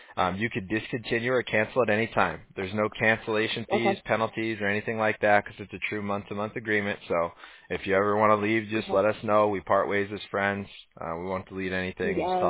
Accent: Huntington Beach, California, United States; Yeah, I was like born and raised in Huntington Beach. Like, we're chill beach guys.

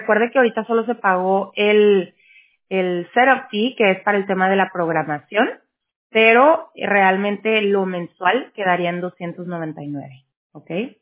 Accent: Mexico; yo soy mexicana

